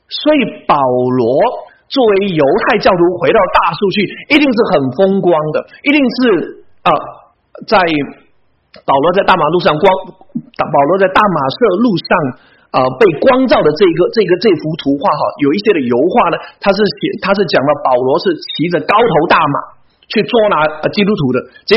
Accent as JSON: {"language": "Chinese", "country": "China", "said": "我相信从大陆来的我们都知道红二代、红三代什么意思。"}